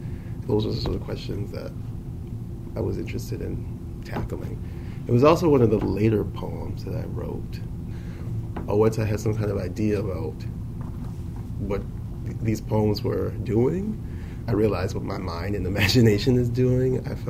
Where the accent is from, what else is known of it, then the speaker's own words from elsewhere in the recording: New Orleans, Louisiana, United States; I'm from New Orleans, and I grew up with it all around me.